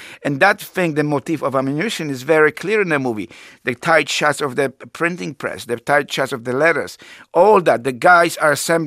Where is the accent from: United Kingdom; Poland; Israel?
Poland; he was not aware that I was from Poland.